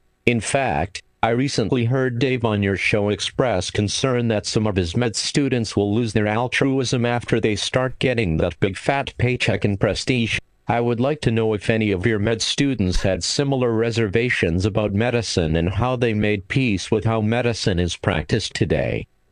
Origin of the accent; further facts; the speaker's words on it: Provo, Utah, United States; I was raised by a single mom and we were poor enough that sometimes we had to go on food stamps. I grew up in Provo